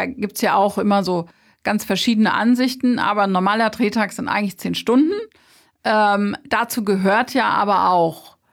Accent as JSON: {"language": "German", "region": "Rhineland-Palatinate", "country": "Germany", "said": "Wir sind halt aus Rheinhessen."}